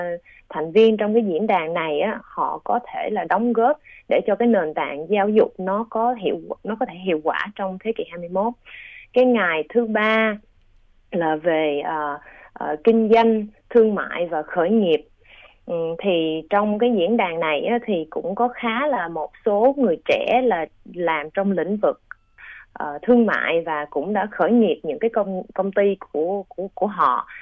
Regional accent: Australia; Vì mình là người Úc, mình đã lớn lên ở Úc, nhưng mình có một cái gốc Việt rất là quan trọng đối với cái bản chất của cá nhân mình.

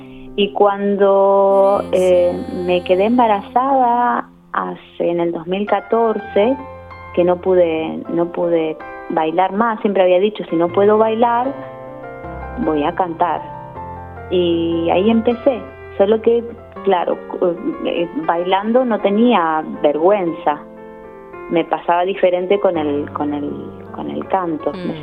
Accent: Patagonia, Argentina; born there; como nací en Patagonia, no hay mucho ahí abajo, en el sur.

